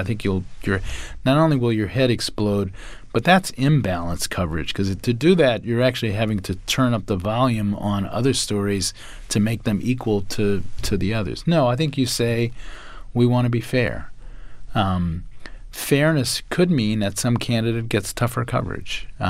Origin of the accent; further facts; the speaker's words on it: New Orleans, Louisiana, United States; I think I use religion as an example because I was raised Catholic in New Orleans.